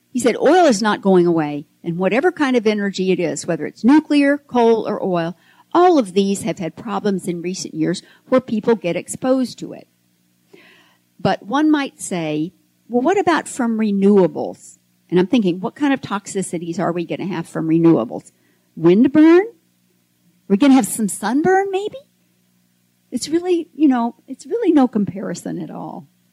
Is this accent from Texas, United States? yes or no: yes; Texas, United States; This was down, I think, in Galveston. That's my kind of home territory. I'm from the Gulf Coast.